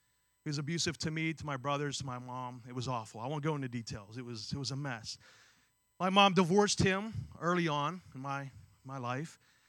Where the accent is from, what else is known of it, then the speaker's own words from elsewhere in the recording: Beaver Falls, Pennsylvania, United States; growing up from that I grew up in Beaver Falls, it was very much similar to this area.